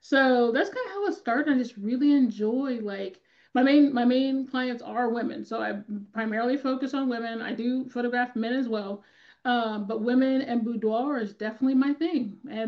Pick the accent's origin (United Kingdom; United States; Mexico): United States; California; So I'm originally from California. Well, I'm technically originally was there forever. And I was doing photography there.